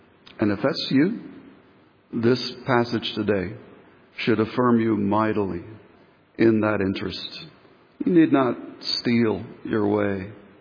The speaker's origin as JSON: {"language": "English", "town": "Miami", "region": "Florida", "country": "United States", "tie": "born or raised there", "said": "When I was a teenager growing up in Miami"}